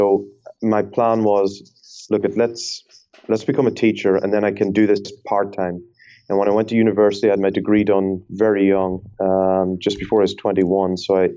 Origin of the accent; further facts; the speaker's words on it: Ireland; If I haven't given away by now, I'm Irish.